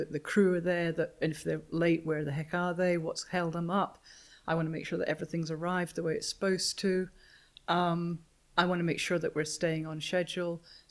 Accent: England, United Kingdom; I am from Britain and I love to go home and visit my family as often as I can.

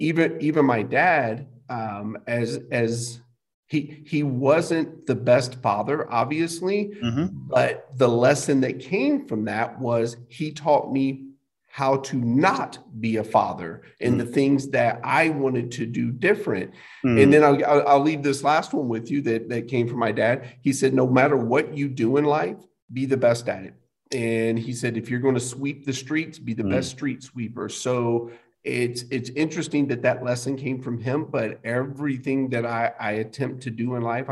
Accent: United States; So I grew up here in the States, mixed race.

